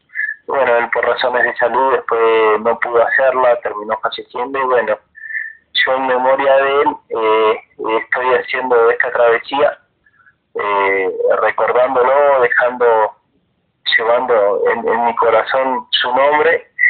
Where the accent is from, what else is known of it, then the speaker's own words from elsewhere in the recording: Los Menucos, Río Negro, Argentina; de donde soy oriundo, de Los Penucos, y acá me encuentro descansando con mi familia.